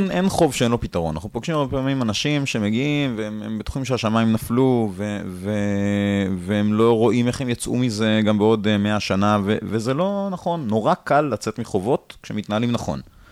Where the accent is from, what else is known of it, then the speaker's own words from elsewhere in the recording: Jerusalem, Jerusalem District, Israel; אני ירושלמי